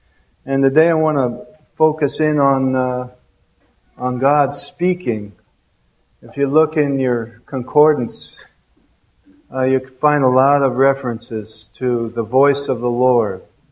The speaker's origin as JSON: {"language": "English", "country": "Japan", "tie": "born or raised there", "said": "I grew up in Japan, where Buddhism is a predominant religion"}